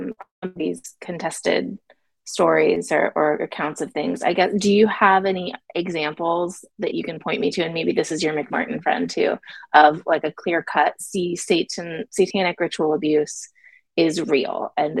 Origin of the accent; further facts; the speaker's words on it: Florida, United States; I'm from Florida.